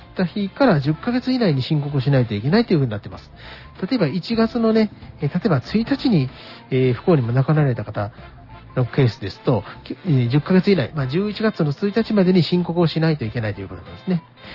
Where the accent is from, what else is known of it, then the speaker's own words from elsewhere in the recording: Nara, Japan; 奈良県ね、地元の奈良県から行きましょうか。